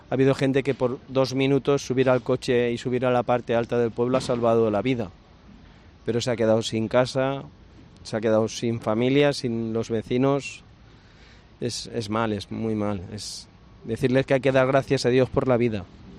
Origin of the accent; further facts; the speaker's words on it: Alboraya, Valencian Community, Spain; En Alboraya, en mi pueblo natal.